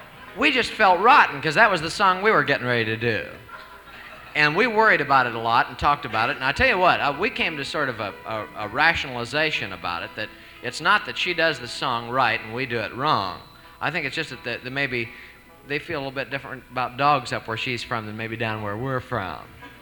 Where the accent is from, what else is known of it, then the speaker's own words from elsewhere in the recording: Salem, Missouri, United States; because we came straight from Salem, Missouri, and came out here